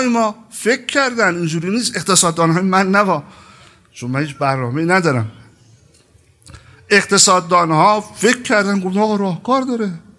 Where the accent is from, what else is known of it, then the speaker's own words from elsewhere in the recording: Iran; منم ایرانی هستم، منم مثل شما هستم